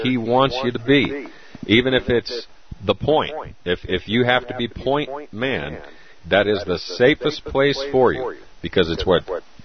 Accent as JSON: {"language": "English", "region": "Arizona", "country": "United States", "said": "I'm from Arizona."}